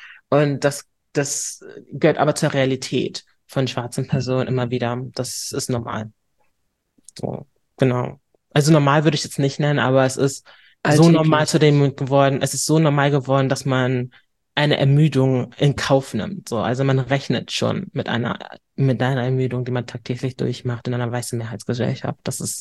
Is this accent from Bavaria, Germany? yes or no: no; Hamburg, Germany; Ich bin Hamburgerin durch und durch